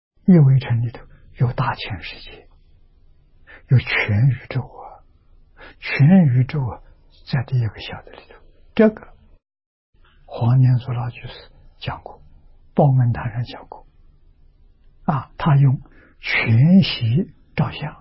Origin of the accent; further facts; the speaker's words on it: China; 我们中国人叫疯人院